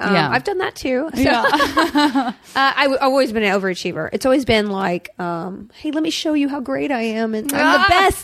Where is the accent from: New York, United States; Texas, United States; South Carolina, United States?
Texas, United States; Austin; also born or lived in Alabama / Mississippi / San Antonio; I was raised in the South where everything's 100 degrees.